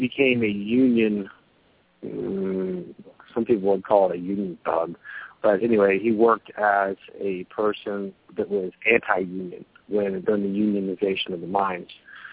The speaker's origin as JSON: {"language": "English", "region": "Kentucky", "country": "United States", "tie": "born or raised there", "also_born_or_lived": "Southwest Virginia", "said": "I was raised up in the Appalachian Mountains, in the Harlan County area, but actually, you know, we moved back and forth from Southwest Virginia, Eastern Kentucky, and Northeastern Kentucky as a child."}